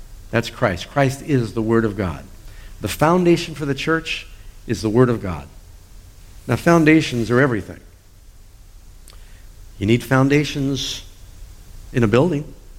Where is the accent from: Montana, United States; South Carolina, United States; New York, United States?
New York, United States; New York City; And you know, I grew up in New York City